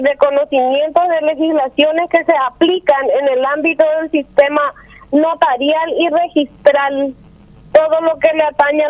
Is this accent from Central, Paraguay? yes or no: no; General Aquino, San Pedro, Paraguay; Soy de San Pedro, soy de General Aquino.